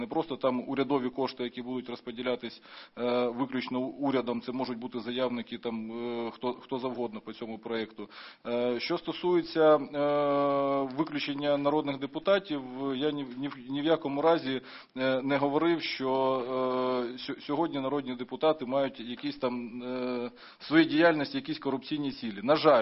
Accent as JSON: {"language": "Ukrainian", "region": "Sumy Oblast", "country": "Ukraine", "tie": "born or raised there", "said": "в моїй рідній Сумській області"}